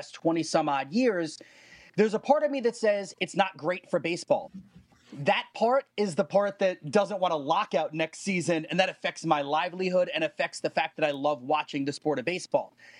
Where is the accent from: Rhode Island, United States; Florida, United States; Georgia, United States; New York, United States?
New York, United States; So I grew up in New York, grew up a Yankee fan as a child, right?